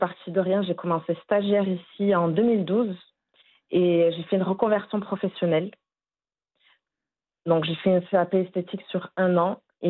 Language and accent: French; Montpellier, Occitanie, France; born there; Exactement, je suis née à Montpellier, dans la région de l'Occitanie, dans le sud de la France.